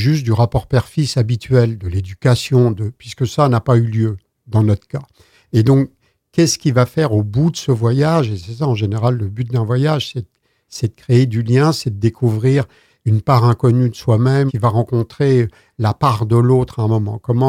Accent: Lorient, Brittany, France; Moi, je suis de Lorient, hein, d'origine.

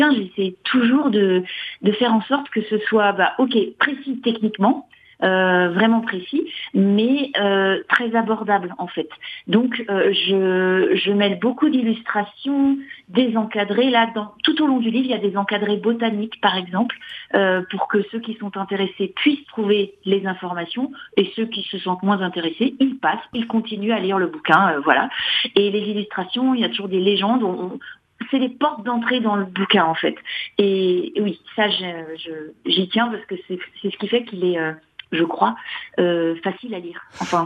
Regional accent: Nantes, Pays de la Loire, France; moi je suis nantaise

